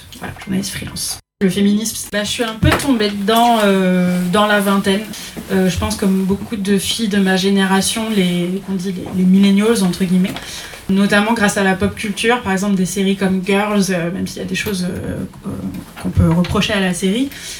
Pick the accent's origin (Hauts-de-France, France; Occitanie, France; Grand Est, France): Grand Est, France; J'ai 32 ans, j'ai grandi en Lorraine, donc pas très loin d'ici, mais c'est ma première fois à Reims